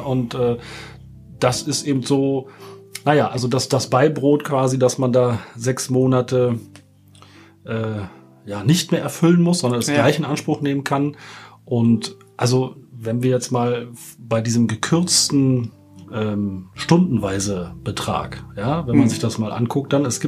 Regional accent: Berlin, Germany; ich komme ja aus Berlin und nehme nicht gerne ein Blatt vor den Mund, wa?

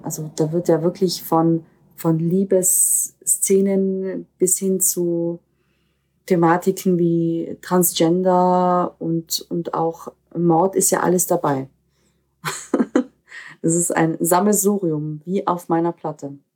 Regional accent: Austria; okay, ich bin eine Österreicherin mit diesen slawischen Wurzeln.

